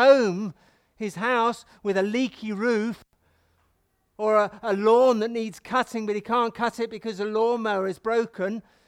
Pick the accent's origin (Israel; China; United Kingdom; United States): United Kingdom; England; I grew up in England where children were taught the Lord's Prayer